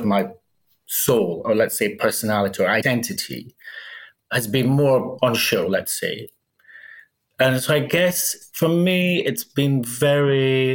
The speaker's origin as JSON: {"language": "English", "town": "Aberdeen", "region": "Scotland", "country": "United Kingdom", "tie": "born or raised there", "said": "I grew up in Aberdeen. Well, actually, it was a small village outside Aberdeen."}